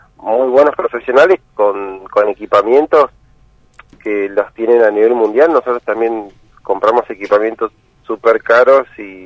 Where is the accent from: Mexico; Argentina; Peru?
Argentina; Río Grande, Tierra del Fuego; yo soy de Río Grande, también contarles cómo empezó todo acá en Río Grande